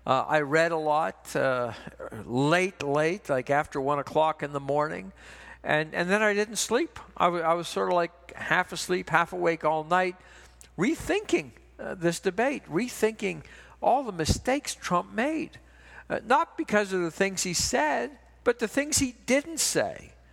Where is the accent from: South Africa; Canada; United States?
Canada; Now, as a Canadian, I've got a lot of skin in this game, too.